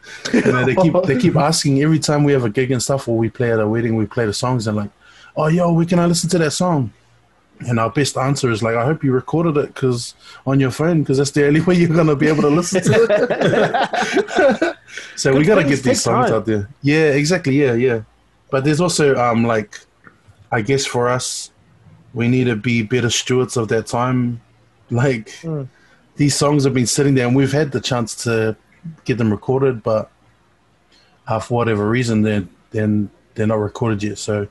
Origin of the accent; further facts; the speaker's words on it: New Zealand; So growing up in New Zealand